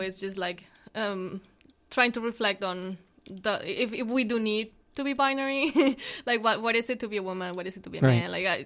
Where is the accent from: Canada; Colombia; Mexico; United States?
Colombia; Bogotá; I am from Bogota, Colombia.